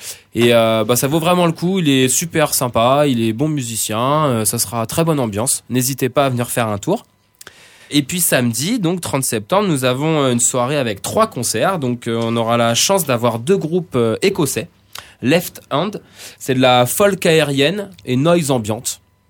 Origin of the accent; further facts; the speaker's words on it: Hauts-de-France, France; Enfin, moi, je viens du Nord, du Grand Nord, et je connaissais cette chanson étant gamin.